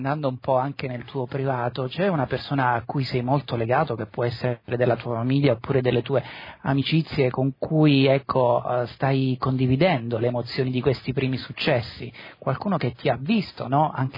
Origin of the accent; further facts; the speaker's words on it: Apulia, Italy; Io sono pugliese